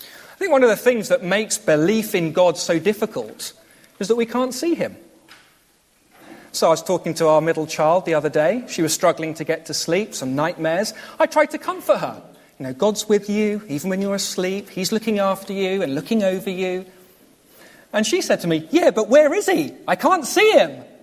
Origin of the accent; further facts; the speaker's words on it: Oxshott, South East England, United Kingdom; I grew up in Oxshott. Some of you may know my parents … And I grew up here at church at St. Andrew's and going to Sunday school here.